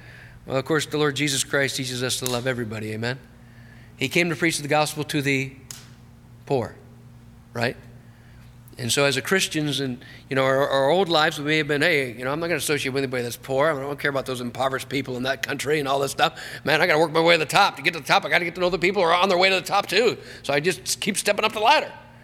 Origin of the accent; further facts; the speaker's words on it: Los Angeles, California, United States; Obviously, I'm from Los Angeles, right?